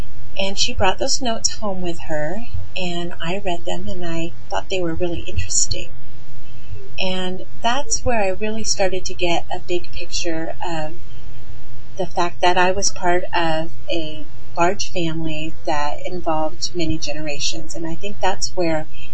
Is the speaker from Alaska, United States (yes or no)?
yes; Alaska, United States; I grew up in Southeast Alaska, about 3,000 miles away from the rest of my family who were living in Western Michigan.